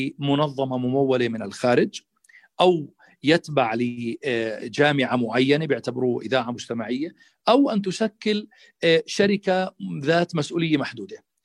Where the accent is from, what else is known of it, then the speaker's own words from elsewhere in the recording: Jordan; في اللحظة اللي شعرنا فيها كأردنيين أنه صار في عندنا تواصل بين الدولة والمواطنين